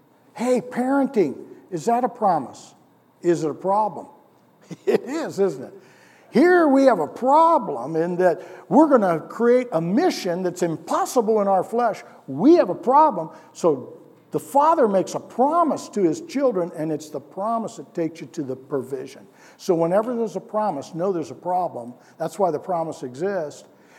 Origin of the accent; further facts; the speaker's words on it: St. Louis, Missouri, United States; Like when I grew up in St. Louis, we had a gorilla.